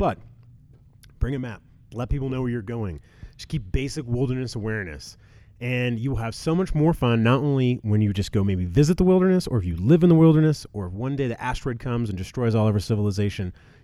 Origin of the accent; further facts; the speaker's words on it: Texas, United States; there was people in my home state of Texas getting in fist fights